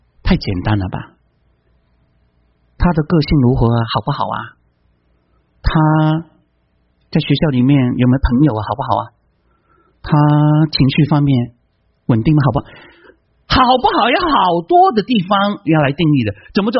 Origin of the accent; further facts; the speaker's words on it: China; now in United States; 但是这句话深根蒂固在我们中国人一代二代三代人，来了美国也一样，就是这句话害了我们。